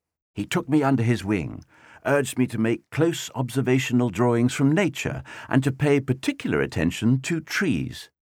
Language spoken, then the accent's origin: English; London, United Kingdom; born there; I was born in London, just off the Old Kent Road, so I cannot claim to be a countryman.